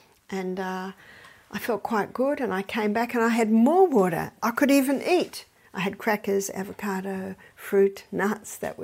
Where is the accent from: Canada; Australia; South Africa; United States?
Australia; I'm Australian. This is Scotland.